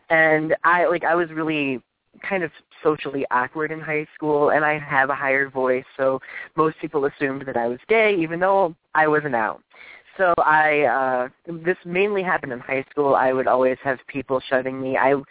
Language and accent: English; Michigan, United States; Well, I'm 25 years old. I'm a gay rights activist. I'm from Michigan, as stated before.